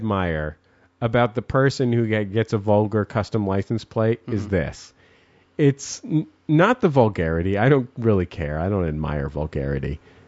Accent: San Francisco, California, United States; I'm from San Francisco, so I'm a 49ers fan.

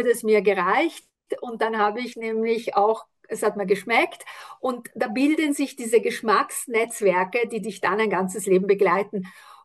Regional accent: Aosta Valley, Italy; Und mein Papa ist 30 Kilometer nach Auster, das ist ja Hauptort des Austertals, wo ich aufgewachsen bin, gefahren.

